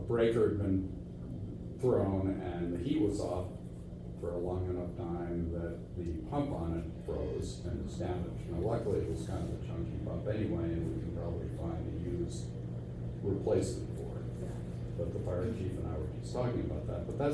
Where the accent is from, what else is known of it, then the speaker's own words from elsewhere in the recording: Massachusetts, United States; I grew up in Eastern part of the state, so I know what kind of money they have there.